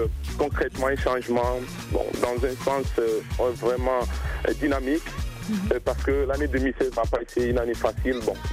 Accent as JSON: {"language": "French", "country": "Guinea", "said": "en tant que Guinéen et surtout en tant que journaliste"}